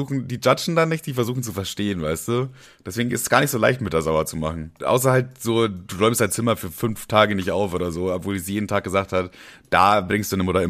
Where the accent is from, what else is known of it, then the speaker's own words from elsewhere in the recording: Bavaria, Germany; ich komme ja aus Bayern so